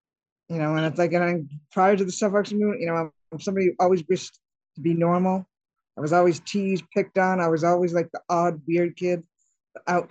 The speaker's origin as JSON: {"language": "English", "region": "Vermont", "country": "United States", "said": "I'm originally from Vermont."}